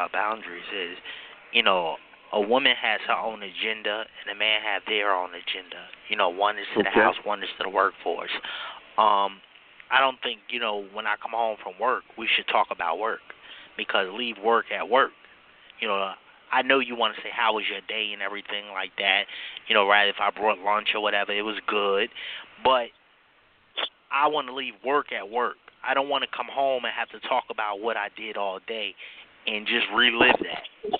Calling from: Avondale, New Jersey, United States; I'm calling from Avondale, New Jersey.

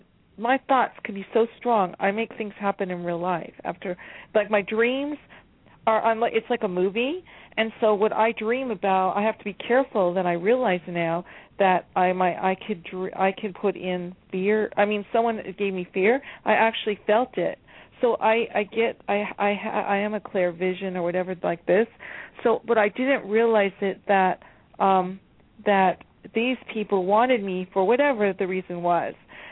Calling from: California, United States; California.

